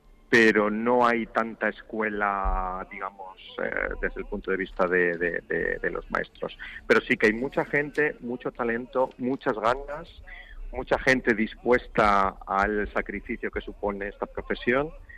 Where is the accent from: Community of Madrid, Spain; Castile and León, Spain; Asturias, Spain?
Asturias, Spain; Salinas; estoy en Asturias, en Castrillón, en mi tierra además, muy cerca de Salinas, de donde yo soy, de donde viven mis padres